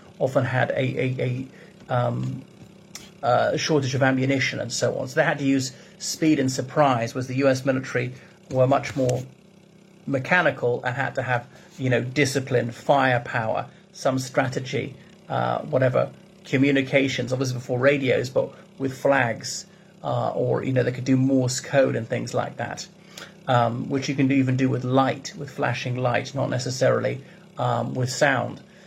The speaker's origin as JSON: {"language": "English", "country": "Ireland", "said": "o everybody … from Ireland."}